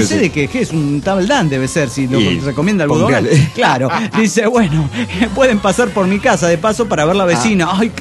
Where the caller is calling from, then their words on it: Guadalajara, Jalisco, Mexico; de Guadalajara, Jalisco, México.